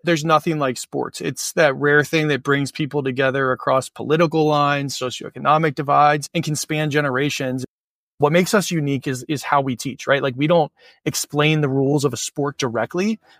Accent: Cincinnati, Ohio, United States; also born or lived in Minneapolis; now in Columbus, United States; I'm originally from Ohio, grew up in Cincinnati, and have spent nearly my entire life in the Midwest.

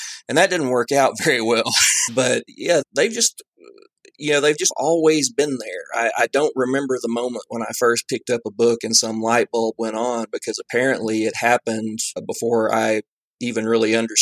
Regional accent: the South, United States; I come from the South.

